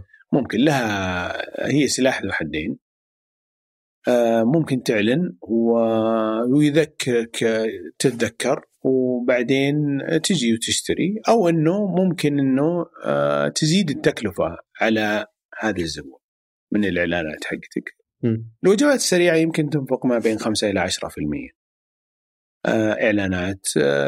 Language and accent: Arabic; Saudi Arabia; هل تتوقع المشكله الرئيسيه اللي عندنا في السعوديه